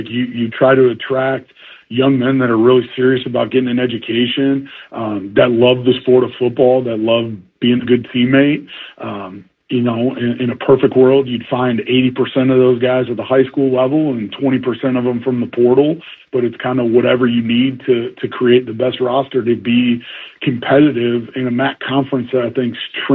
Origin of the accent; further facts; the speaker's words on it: Maumee, Ohio, United States; moved away as an adult; Yeah, local boy done good, right? It's, I grew up here in Maumee. My mother's doorstep's about 7 miles from my office chair, and I haven't decided if that's a good thing or a bad thing yet. I left in 1997 to go to college